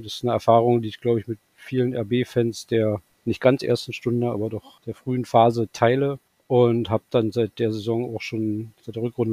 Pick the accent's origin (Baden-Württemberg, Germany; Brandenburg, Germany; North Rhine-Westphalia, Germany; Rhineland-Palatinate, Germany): Brandenburg, Germany; now in Leipzig, Germany; ich komme eigentlich aus dem Berliner Umland